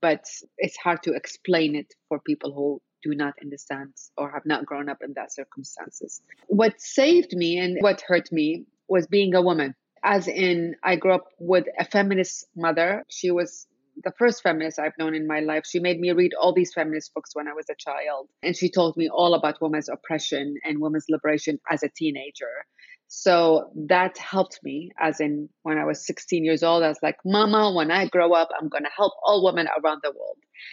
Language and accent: English; Baghdad, Baghdad Governorate, Iraq; English is a second language; If you haven't figured it out from my accent, I'm born and raised in Baghdad, Iraq.